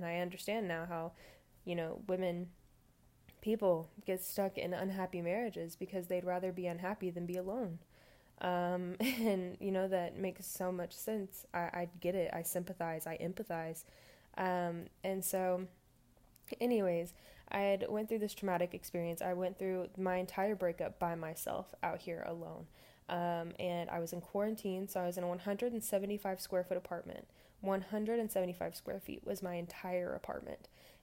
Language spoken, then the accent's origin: English; Alma, Arkansas, United States; I was born and raised in Alma, Arkansas. Alma is a population of like maybe 6,000 people now. Town very, very small. Everybody knows everybody.